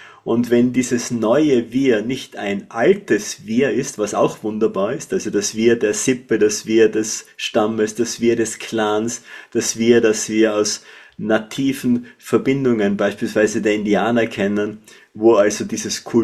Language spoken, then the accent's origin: German; Tyrol, Austria; accent: Tyrolean; Und meine Stimme macht klar, ich bin Tiroler